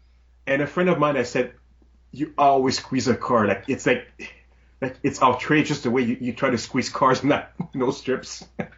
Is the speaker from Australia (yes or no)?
no; Quebec, Canada; first language French; English is a second language; also born or lived in Alberta; now in Toronto, Canada; Well, I'm a Francophone. I'm from Quebec, originally from way back. I mean, I've moved to first Alberta and then Toronto over a decade ago.